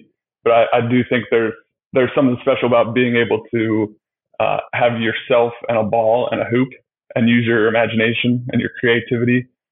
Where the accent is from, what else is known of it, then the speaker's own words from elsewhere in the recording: Jennerstown, Pennsylvania, United States; growing up in Jennerstown, Pennsylvania, population of maybe 500-600 people, there wasn't really much basketball being played.